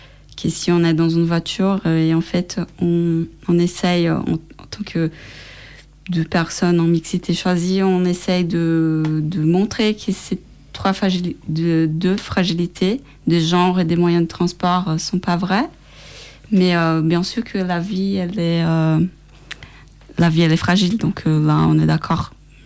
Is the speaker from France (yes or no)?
no; São Paulo, Brazil; je viens de São Paulo, du Brésil.